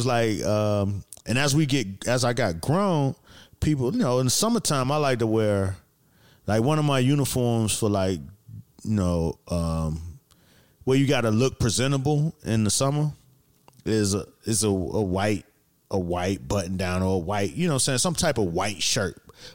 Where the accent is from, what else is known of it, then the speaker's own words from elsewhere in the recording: Miami, Florida, United States; Well, I'm from Miami, so it was summer all the fucking time.